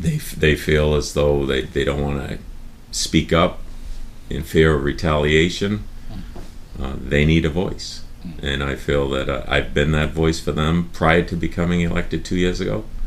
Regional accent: Magnolia, United States; I grew up in Magnolia.

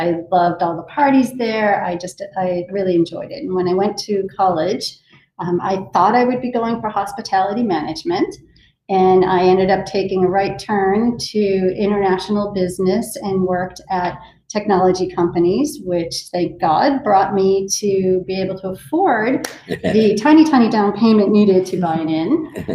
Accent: Burlington, Massachusetts, United States; So from when I grew up in Burlington, Mass, I worked at, well, before Burlington, well, in Burlington.

